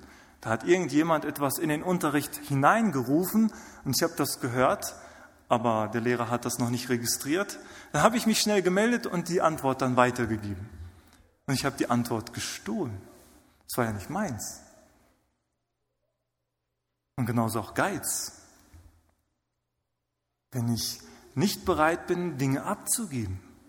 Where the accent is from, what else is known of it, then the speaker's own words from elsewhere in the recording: Germany; Ich komme aus Deutschland.